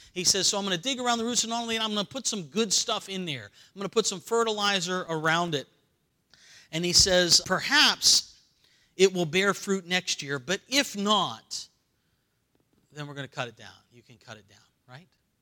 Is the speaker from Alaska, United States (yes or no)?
no; North Carolina, United States; Where I grew up in North Carolina, not only would you give your testimony, you'd sing your song that goes with your testimony.